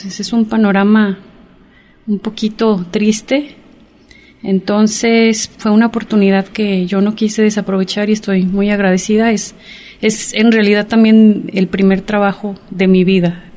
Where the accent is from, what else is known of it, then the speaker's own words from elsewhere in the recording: Jalisco, Mexico; yo soy del sur de Jalisco y curiosamente ahora me encuentro residiendo en la zona norte de Jalisco.